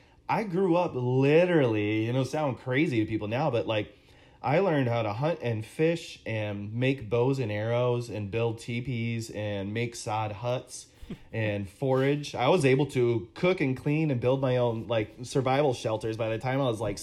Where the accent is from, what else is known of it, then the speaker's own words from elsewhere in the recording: Grand Haven, Michigan, United States; born there; I was born in Grand Haven Hospital.